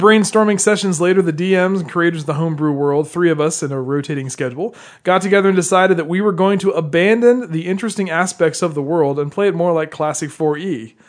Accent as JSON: {"language": "English", "region": "the South", "country": "United States", "said": "John, you can tell I'm from the South."}